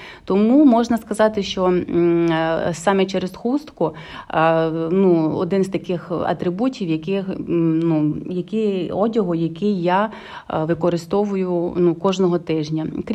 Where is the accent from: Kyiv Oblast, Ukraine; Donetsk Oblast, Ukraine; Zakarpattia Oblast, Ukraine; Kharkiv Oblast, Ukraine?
Zakarpattia Oblast, Ukraine; Uzhhorod; Я з родом з Західної України, із найзахіднішої точки Ужгород, місто Ужгород, яке знаходиться на стику чотирьох кордонів з європейськими державами.